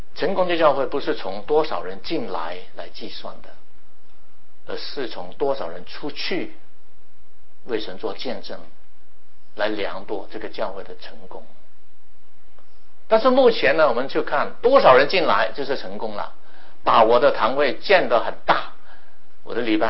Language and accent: Chinese; Hong Kong; 免得变成我们香港人所建的那个烂尾楼。